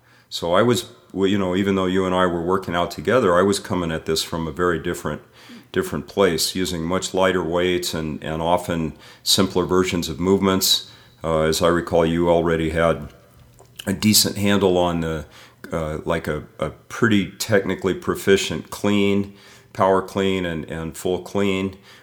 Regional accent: Midwest, United States; I grew up wrestling in the Midwest.

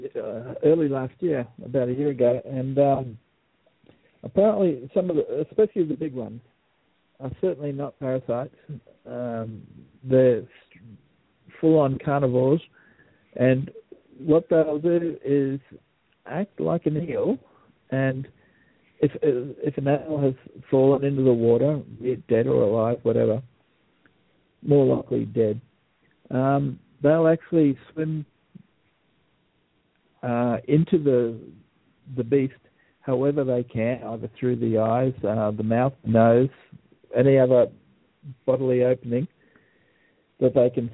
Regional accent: Australia; I'm an Aussie.

